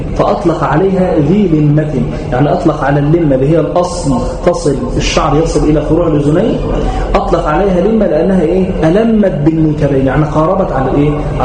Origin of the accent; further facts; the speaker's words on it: Egypt; وكان يؤتى من قوس من عندنا هنا من إيه؟ من مصر